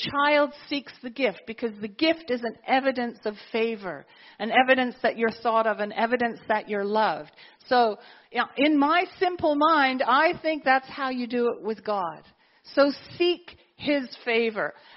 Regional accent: England, United Kingdom; actually as English people we don't get. We do not get it.

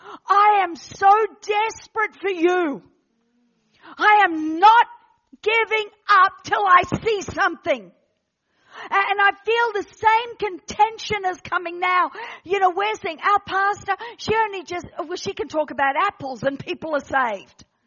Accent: United Kingdom; I'm British as well. I've got Irish, Scottish, I've got the lot in me. Everything except Wales.

